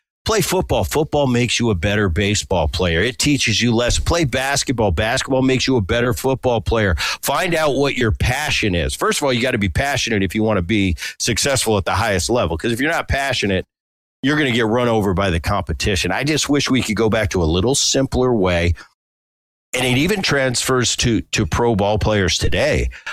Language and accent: English; New Jersey, United States; But when I was a kid, I grew up in New Jersey.